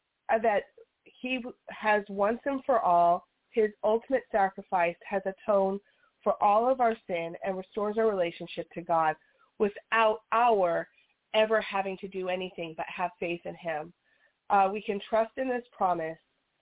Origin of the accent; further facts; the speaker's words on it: Las Vegas, Nevada, United States; we're from Las Vegas. So Las Vegas is a vast desert, okay?